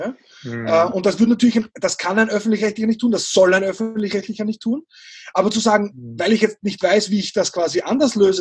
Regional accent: Austria; Als Österreicher bin ich natürlich sofort dabei, das als typisch deutsch zu klassifizieren.

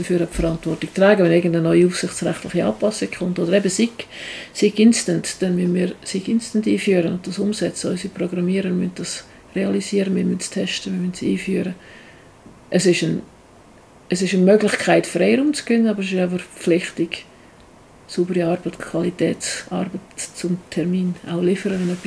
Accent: Switzerland; Für uns als Schweizer, glaube ich, weil wir kriegen den Lohn in Schweizer Franken, zahlen in Schweizer Franken

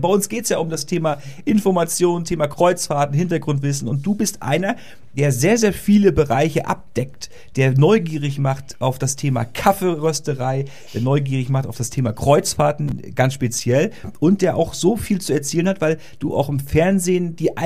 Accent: Rostock, Mecklenburg-Vorpommern, Germany; Ich komme aus dem wunderschönen Rostock-Warnemünde, aus der Heimat der Seefahrer

